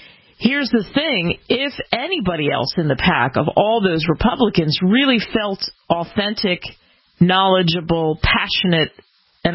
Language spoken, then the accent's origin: English; the South, United States; I grew up in the South.